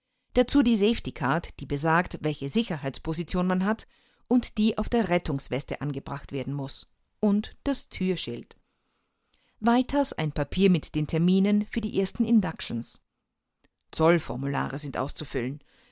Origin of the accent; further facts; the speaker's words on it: Austria; Ich bin Österreicherin, habe aber alle meine Seemannsprüfungen in Deutschland abgelegt